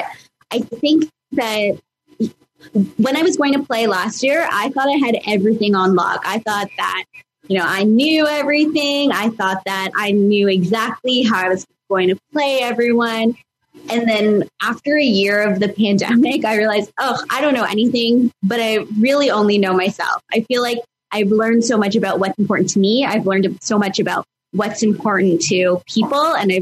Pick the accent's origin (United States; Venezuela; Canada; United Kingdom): Canada; as a Canadian